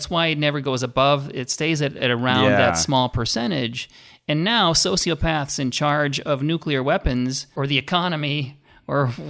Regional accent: Minnesota, United States; Well, I grew up in Minnesota.

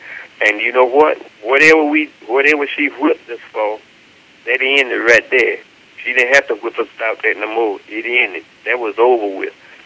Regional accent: North Carolina, United States; Now, she grew up in Nash County. I grew up in Halifax County.

